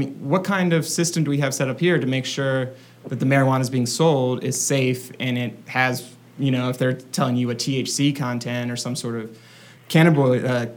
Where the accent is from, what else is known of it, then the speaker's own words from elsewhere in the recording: California, United States; I'm from California, right? You have to be.